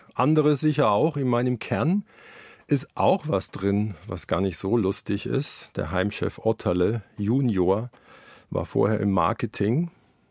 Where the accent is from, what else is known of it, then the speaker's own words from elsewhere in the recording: Külsheim, Baden-Württemberg, Germany; also born or lived in Wertheim; In Baden-Württemberg, allerdings fast schon Franken. Mhm. Oktober 71 geboren in Wertheim, aufgewachsen in Külsheim.